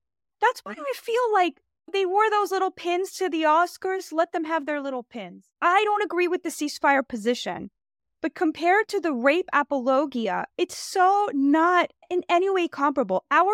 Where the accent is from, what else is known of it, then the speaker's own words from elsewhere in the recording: United States; Thank God I'm an American.